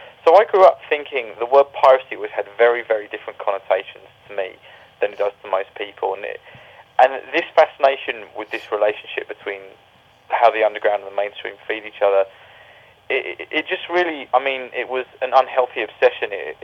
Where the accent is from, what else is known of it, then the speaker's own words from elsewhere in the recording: London, United Kingdom; I grew up in London, as you said